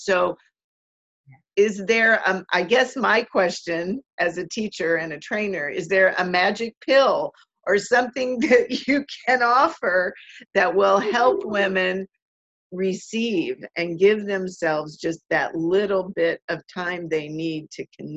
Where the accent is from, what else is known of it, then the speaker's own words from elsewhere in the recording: United States; I'm from the States and I do live in at the edge of the woods as well.